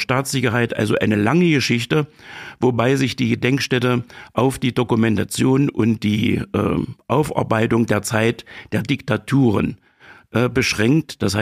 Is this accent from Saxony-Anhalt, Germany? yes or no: yes; Eisleben, Saxony-Anhalt, Germany; Ich komme aus Lutherstadt-Eisleben, gebürtig im Mansfelder Land in Sachsen-Anhalt.